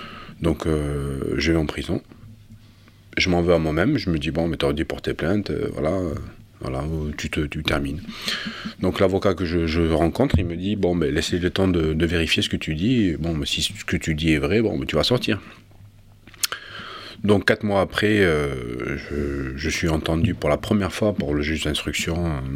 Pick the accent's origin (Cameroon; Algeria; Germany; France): France; Pau, Nouvelle-Aquitaine; Peu de gens savent que je suis originaire de Pau.